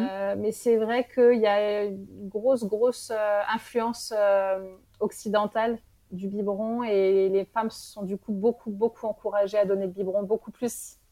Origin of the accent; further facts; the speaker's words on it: France; moved away as an adult; now in Morocco; J'étais en France, ouais, j'ai grandi en France.